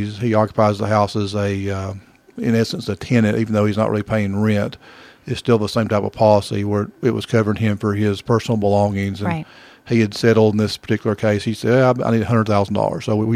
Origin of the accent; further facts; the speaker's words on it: Hayesville, United States; It's in my home, and it certainly has changed a lot since I was a child. I grew up in Hayesville. The area is just not the same as it was years ago.